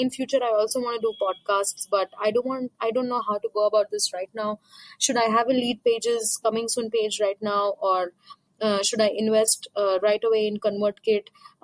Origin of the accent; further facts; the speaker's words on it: India; from India.